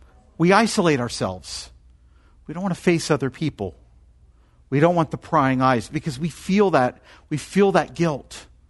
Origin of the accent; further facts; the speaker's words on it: the South, United States; I'm from the South, I can do this.